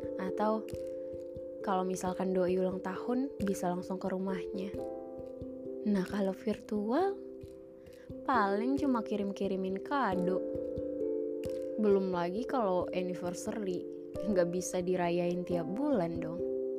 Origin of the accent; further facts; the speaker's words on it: Pekanbaru, Riau, Indonesia; Soalnya di sini, di kotaku, di Pekanbaru, itu udah pada ngampus lagi.